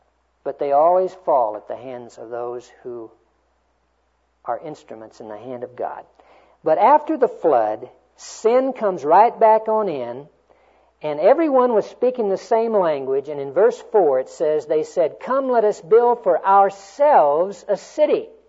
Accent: Dodsonville, Texas, United States; born there; The little town that I was born in down in Texas was called Dodsonville.

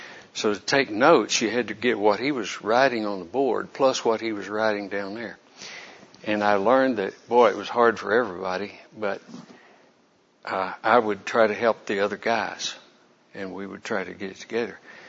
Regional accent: Bedford, Texas, United States; I'm from Bedford, Texas. I am a retired clinical microbiologist.

